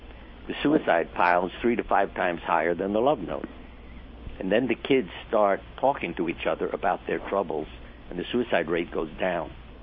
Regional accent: Brooklyn, New York, United States; And I thought, and I had no idea growing up in Brooklyn, New York, that there were artists like Picasso and, you know, Rembrandt

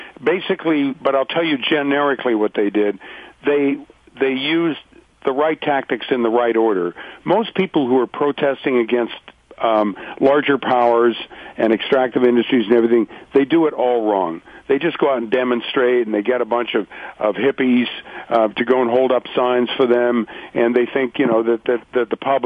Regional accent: Canada; born there; also born or lived in United States

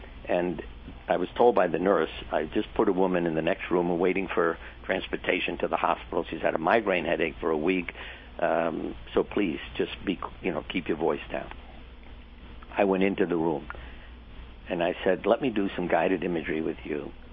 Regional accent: Brooklyn, New York, United States; And I thought, and I had no idea growing up in Brooklyn, New York, that there were artists like Picasso and, you know, Rembrandt

